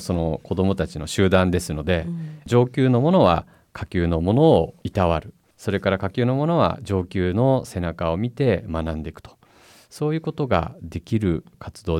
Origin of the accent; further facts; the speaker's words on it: Tokyo, Japan; now in Kochi, Japan; 私もともと出身が東京で、